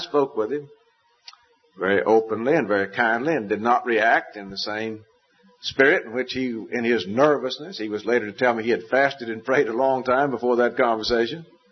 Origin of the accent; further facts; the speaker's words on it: Southwest, United States; accent: southwestern; Some of them, I think, had difficulty understanding my southwestern accent, and they kept coming closer to the front.